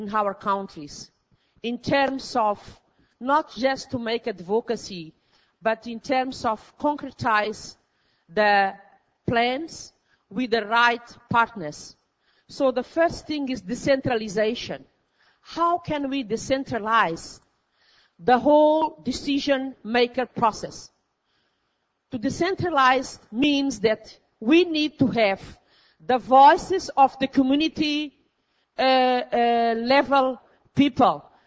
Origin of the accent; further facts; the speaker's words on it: Mozambique; I am from Mozambique, a sub-Saharan African country.